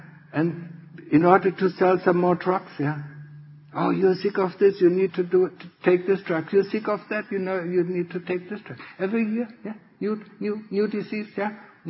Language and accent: English; Germany; English is a second language; I mean, Germany, you know, I mean, I'm from Germany, yeah?